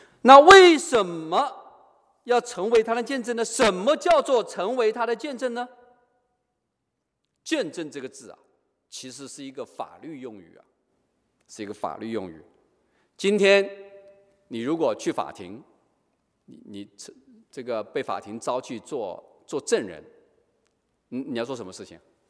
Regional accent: China; 我以前小时候是在中国农村长大的

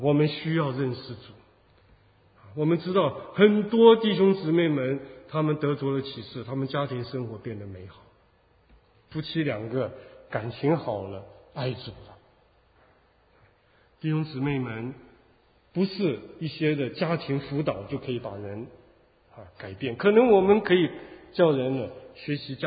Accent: Taipei, Taiwan; 因为我那时候住在台北学院，我们从台湾来的可能有人知道

